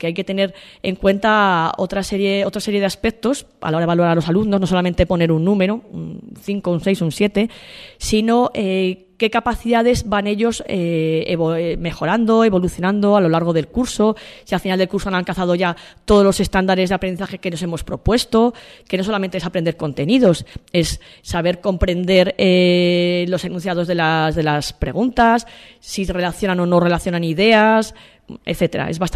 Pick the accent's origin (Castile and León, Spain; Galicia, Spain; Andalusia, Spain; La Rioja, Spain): La Rioja, Spain; Badarán; soy de Badarán, estudié aquí durante 4 años